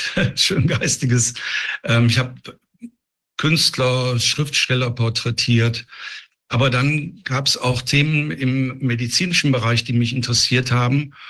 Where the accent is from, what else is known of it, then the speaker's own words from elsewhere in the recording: Essen, North Rhine-Westphalia, Germany; Und dann habe ich in meiner Heimatstadt Essen 1985 eine eigene kleine Produktionsfirma gegründet